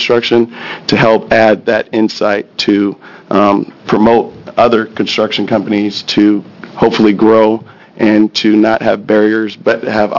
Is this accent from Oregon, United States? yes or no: yes; Portland, Oregon, United States; I'm from Portland, Oregon